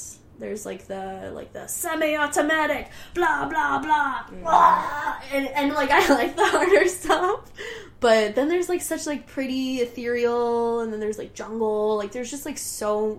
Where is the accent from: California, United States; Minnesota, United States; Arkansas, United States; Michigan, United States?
Michigan, United States; Detroit; You've lived so many places for being so young. I've only ever lived in Metro Detroit.